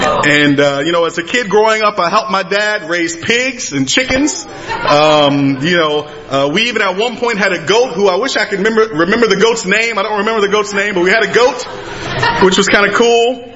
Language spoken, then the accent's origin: English; Virginia, United States; throughout my life as a kid growing up in Nottoway County, Virginia, I never imagined in my wildest dreams, you know, that I'd be one day be living in the South Pacific